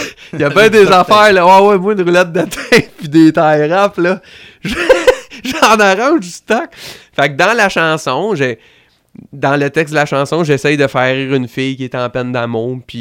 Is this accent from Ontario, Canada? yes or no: no; Drummondville, Quebec, Canada; Je suis natif de Drummondville.